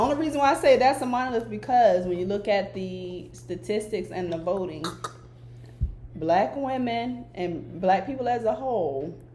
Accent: Florida, United States; I grew up in South Florida.

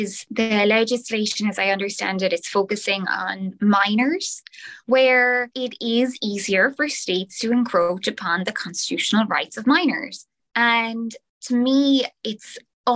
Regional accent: Ireland; I'm from Ireland and lived under Ireland's abortion ban until it was successfully repealed in 2018.

